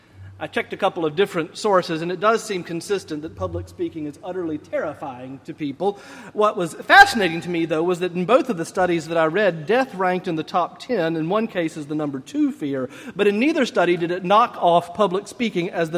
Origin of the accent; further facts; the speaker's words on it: Charlotte, North Carolina, United States; Now, you have to remember, I'm from Charlotte, which at one point was the home of PTL Ministries